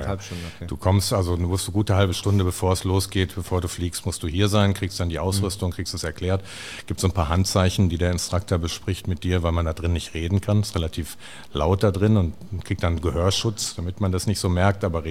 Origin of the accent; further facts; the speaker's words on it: Hattingen, North Rhine-Westphalia, Germany; moved away as an adult; now in Bottrop, Germany; Nein, ich bin Wahlbottropper, weil ich hier hingezogen bin, weil ich den Windkanal hier gebaut habe. Ich bin aufgewachsen in Hattingen, das ist andere Seite.